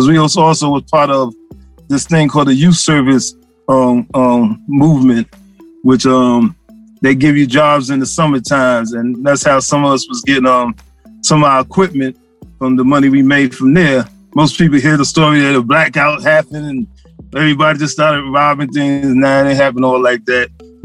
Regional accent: Bronx, New York, United States; Well, it was great growing up in the Bronx. I mean, you had your ups and downs.

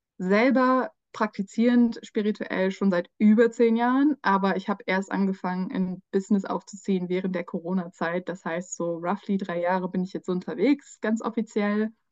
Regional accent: Hamburg, Germany; Ich komme ursprünglich eigentlich aus Hamburg. Also ich bin in Norden geboren und ich habe auch sehr viele nordische, skandinavische Wurzeln. Neben ein paar anderen asiatischen Wurzeln und was mein Lebensbaum so hergibt.

